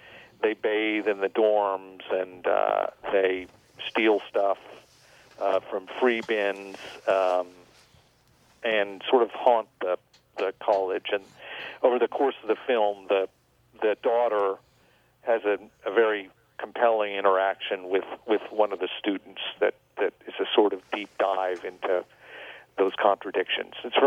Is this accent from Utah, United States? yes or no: no; Tulsa, Oklahoma, United States; Tulsa, Oklahoma.